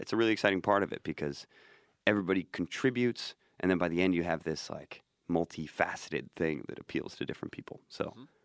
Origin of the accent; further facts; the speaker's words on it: United States; You know, I'm an American person